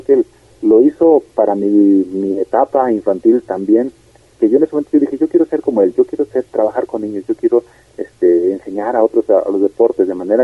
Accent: Colotlán, Jalisco, Mexico; now in Tepechitlán, Mexico; la mayoría de nosotros los que emigramos de Colotlán a Tepechitlán

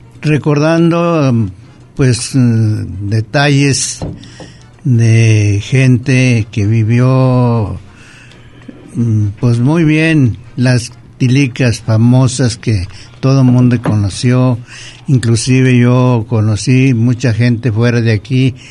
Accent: Colotlán, Jalisco, Mexico; soy de Colotlán, de las famosas tilicas.

